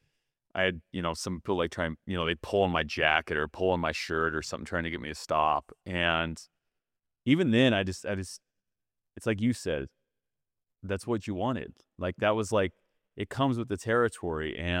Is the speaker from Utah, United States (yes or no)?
yes; Utah, United States; moved away as an adult; also born or lived in New York; Because growing up in Utah, all I ever wanted to do was move out of Utah. I wanted to be bigger in that state. And I, you know, I was 29 or 30. I moved to New York.